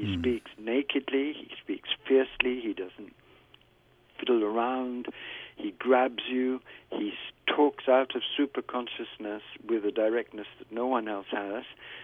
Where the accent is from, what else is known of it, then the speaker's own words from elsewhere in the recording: India; born there; and I was born in India, although it's now known as Varanasi.